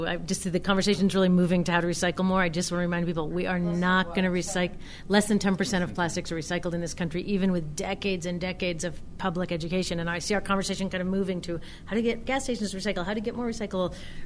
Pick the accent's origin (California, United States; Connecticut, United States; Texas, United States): California, United States; Berkeley; It sounds a little corny to be like, I'm from Berkeley and my number one recommendation is you compost.